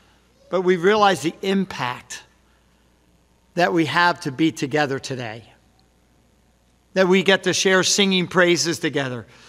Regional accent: Philadelphia, Pennsylvania, United States; Because I'm from Philadelphia, and I'm thinking he left the city.

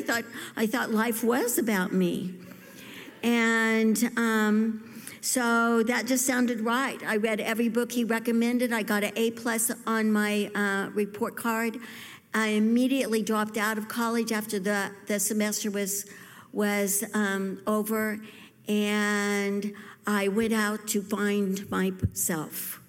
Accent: Missouri, United States; In fact, I grew up in Missouri, and we went to church sometimes

